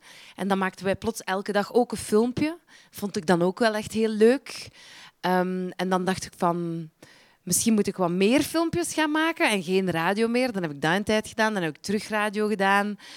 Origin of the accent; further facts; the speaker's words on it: Exaarde, East Flanders, Belgium; Ik woonde in een klein dorp. Ik ben opgegroeid in Exaarde. Dat is ver van hier, jongens. Dat is Oost-Vlaanderen, een deelgemeente van Lokeren. Een dorp van een straat eigenlijk. Een straat en wat straten daar rond.